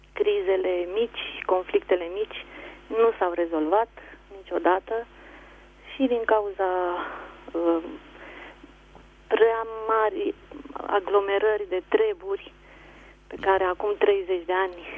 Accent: Bucharest, Romania; din București.

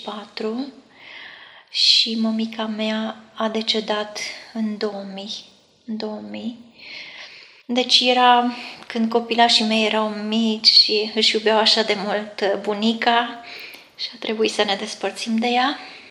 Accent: Chirnoceni, Constanța County, Romania; moved away; M-am născut la Chirnoceni, județul Constanța, la 60 de kilometri de Constanța. O comună frumoasă

